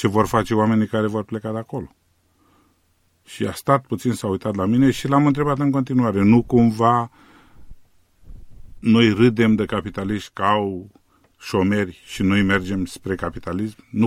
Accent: Romania; moved away; Da, sunt român, sunt patriot.

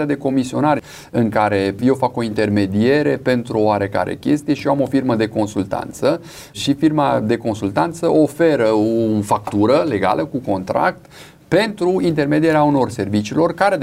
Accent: Romania; ca români

